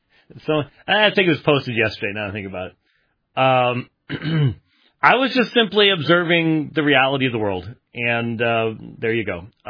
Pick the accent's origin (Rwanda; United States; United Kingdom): United Kingdom; Scotland; So being the Scotsman that I am, I'm expecting disaster.